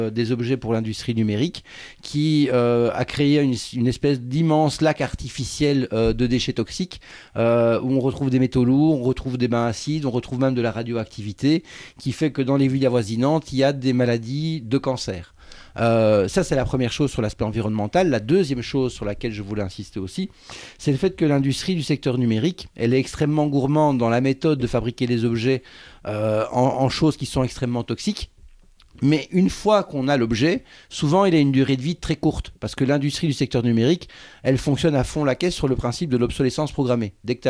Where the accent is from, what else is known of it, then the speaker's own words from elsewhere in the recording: Belgium; je viens de Belgique, donc j'ai fait la route en train pour venir ici